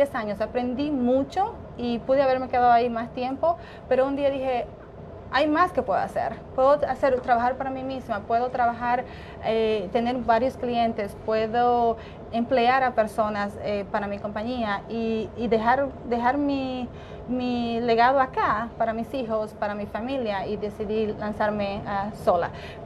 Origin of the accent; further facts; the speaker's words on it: Dominican Republic; moved away as an adult; now in United States; Yo nací en la República Dominicana, llegué aquí cuando tenía 19 años. Crecí con tres hermanas, todas muy cercanas.